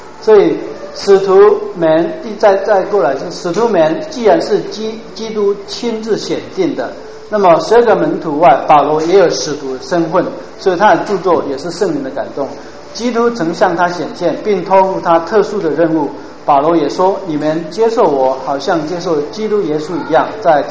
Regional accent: China; 外国人翻中文，好像我们中国人讲英文一样，常常不容易很通顺，对不对？

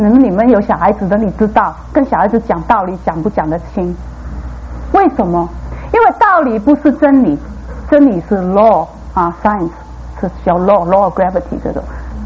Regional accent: Guangdong, China; 我们广东人说放回某斗

